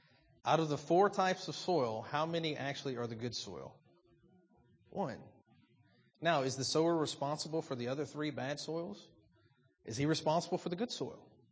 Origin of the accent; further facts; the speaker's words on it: the South, United States; I come from the South.